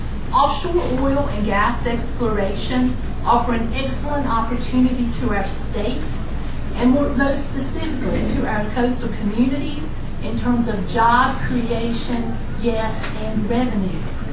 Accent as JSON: {"language": "English", "region": "North Carolina", "country": "United States", "tie": "born or raised there", "said": "I grew up in Pamlico County, just a little up the coast on Buse Creek Island."}